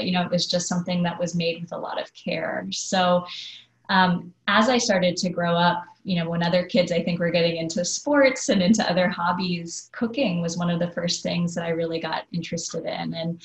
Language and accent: English; California, United States; I grew up in the Napa Valley, which, as many people would know, is, you know, an area that's known for wine and good food and, you know, beautiful produce living in Northern California.